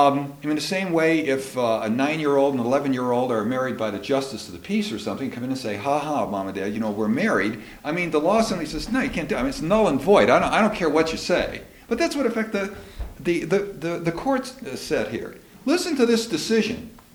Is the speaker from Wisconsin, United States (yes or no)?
yes; Wisconsin, United States; In 1875, right in my home state of Wisconsin